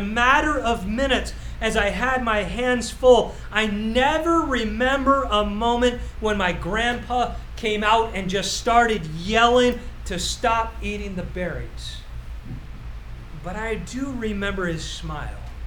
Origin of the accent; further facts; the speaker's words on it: Canada; Can I just suggest to you, as a Canadian marrying an American, there's challenges just in that dynamic.